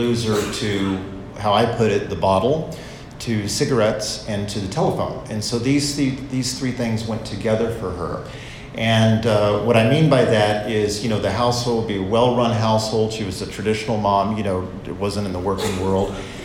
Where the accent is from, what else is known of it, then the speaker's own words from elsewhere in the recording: Los Angeles, California, United States; also born or lived in Southern United States; So I was born in the South, but really raised here, just down the hill in the Silver Lake area of Los Angeles.